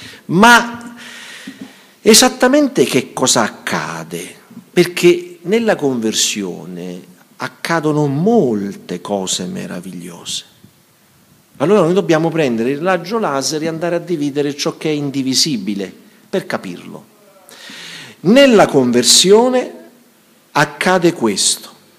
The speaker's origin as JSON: {"language": "Italian", "town": "Bari", "region": "Apulia", "country": "Italy", "said": "io vengo dal sud, dal sud vero, qui già siete un po' centro, io vengo da Bari."}